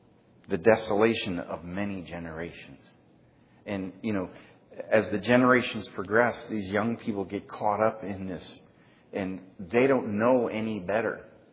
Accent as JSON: {"language": "English", "region": "Ohio", "country": "United States", "tie": "born there", "said": "I was born in Ohio"}